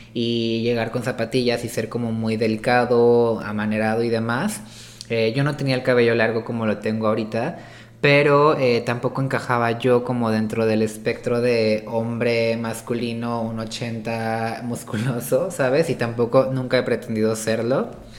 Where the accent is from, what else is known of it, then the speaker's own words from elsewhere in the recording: Xalapa, Veracruz, Mexico; born there; now in Coatepec, Mexico; Tengo 28 años, creo que ya lo dije, y pues nada, nací aquí en Jalapa, vivo en Coatepec